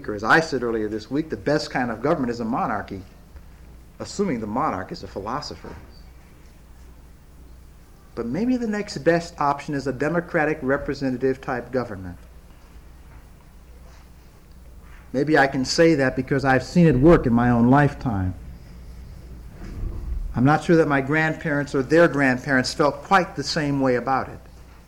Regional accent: Ohio, United States; ironically named the USS Ohio, my home state.

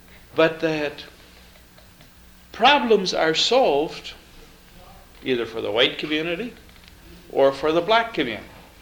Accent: Southeast, United States; I happen to live in a community in which I come from the Southeast. The Southeast is traditionally made up of very small, tightly knit family organizations.

